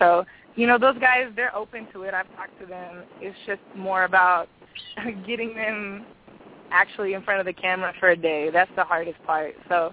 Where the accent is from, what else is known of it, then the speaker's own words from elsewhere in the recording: Los Angeles, California, United States; Yeah, I'm from Los Angeles.